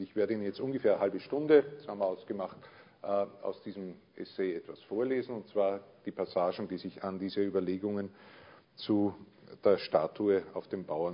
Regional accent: Linz, Upper Austria, Austria; moved away as an adult; Ich bin geborener Linzer, bin seit vielen, vielen Jahren, seit ich zu studieren begonnen habe, weg von dieser Stadt, komme aber immer wieder gern zurück von Zeit zu Zeit.

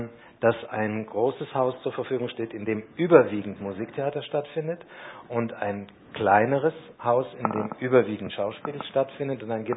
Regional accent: North Rhine-Westphalia, Germany; now in Austria; ich komme aus dem Ruhrgebiet und bin immer noch Neu-Oberösterreicher, wenn man so will, auch nach fast sieben Jahren.

